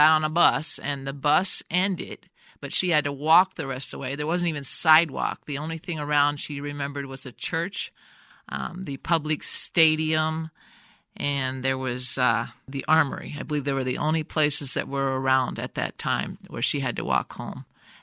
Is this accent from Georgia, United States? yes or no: no; Davenport, Iowa, United States; now in Rock Island, United States; the Quad Cities, we live in Rock Island, you and I, and the Quad Cities has always been important. I grew up in Davenport